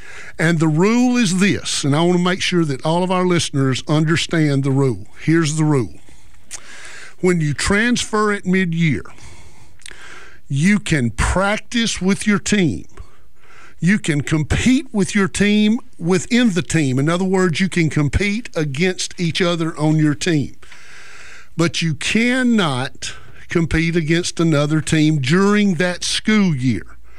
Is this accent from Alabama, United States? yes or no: yes; Sylacauga, Alabama, United States; Also, good morning to Radio Alabama, WYEA 106.5 in my hometown that I'm so very proud of, Sylacauga, Alabama, covering all of Talladega County.